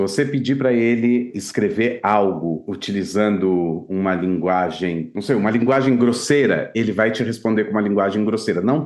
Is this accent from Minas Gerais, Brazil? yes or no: yes; Minas Gerais, Brazil; Que eu sei que eu posso falar, porque eu sou mineiro de pai e mãe, então eu posso falar muito bem como o mineiro fala.